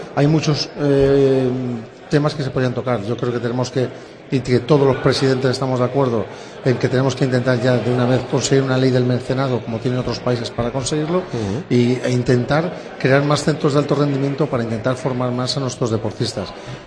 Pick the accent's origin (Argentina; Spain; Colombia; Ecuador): Spain; somos españoles